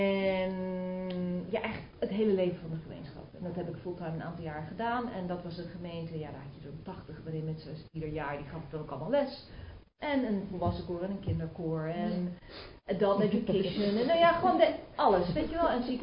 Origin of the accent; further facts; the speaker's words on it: Netherlands; moved away; Ja, want ik ben al inmiddels 26 jaar weg uit Nederland.